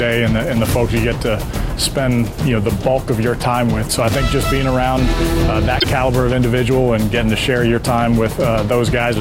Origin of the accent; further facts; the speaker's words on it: California, United States; I grew up in Northern California. I played 3 years of high school lacrosse in that area, and then I went on to play at Syracuse University.